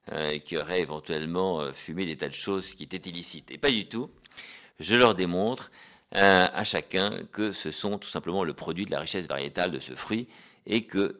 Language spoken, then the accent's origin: French; Broglie, Normandy, France; tout était bon à Broglie, chez moi, en Normandie.